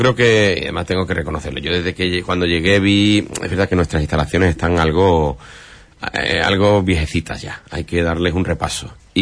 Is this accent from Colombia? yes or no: no; Huelva, Andalusia, Spain; he dicho que soy de Huelva